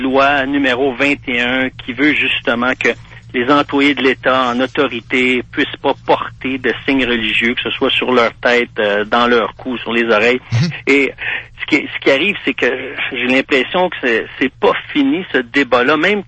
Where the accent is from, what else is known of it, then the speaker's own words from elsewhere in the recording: Quebec, Canada; On est Québécois, on aime raconter des blagues, on aime rire.